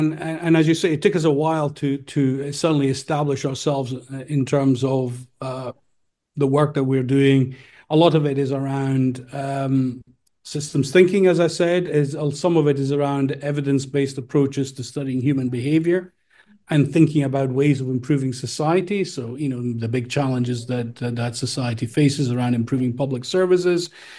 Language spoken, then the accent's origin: English; Apulia, Italy; I'm originally from Puglia in Italy